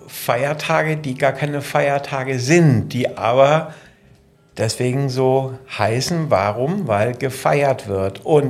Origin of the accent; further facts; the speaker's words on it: Germany; now in Thailand; ich lebe 20 Jahre hier, aber ich kann mich nicht erinnern, dass Halloween in meiner Heimat in Deutschland so stark gefeiert wurde, wie es hier in Thailand der Fall ist.